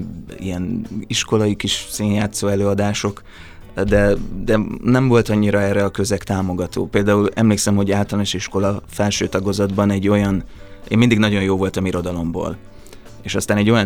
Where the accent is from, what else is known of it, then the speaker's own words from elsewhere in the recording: Szeged, Csongrád-Csanád, Hungary; Tehát én Szegeden nőttem fel, Szegedre jártam iskolába